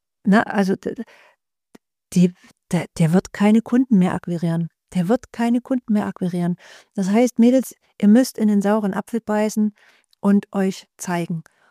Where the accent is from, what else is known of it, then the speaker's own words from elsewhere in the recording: Saxony, Germany; Ich komme aus Sachsen. Das wird man immer hören.